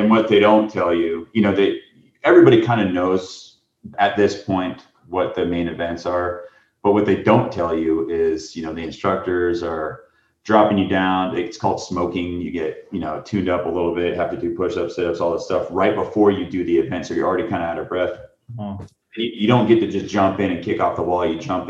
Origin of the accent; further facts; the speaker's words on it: Florida, United States; You know, I'm from Florida, so.